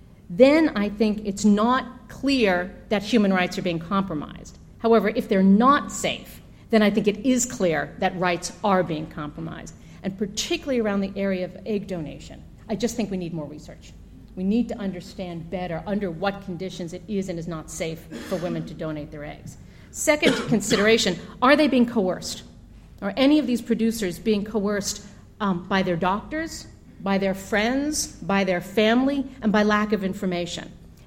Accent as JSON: {"language": "English", "country": "United States", "said": "Maybe that's because I'm American"}